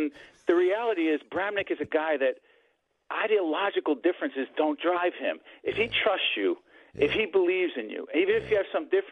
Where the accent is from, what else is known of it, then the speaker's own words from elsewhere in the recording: Newark, New Jersey, United States; I'm from Newark, but I'm not one of the tough guys.